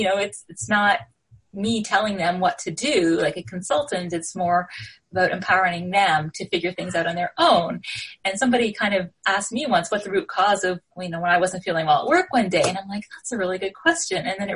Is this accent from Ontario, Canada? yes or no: yes; Toronto, Ontario, Canada; and I'm from Toronto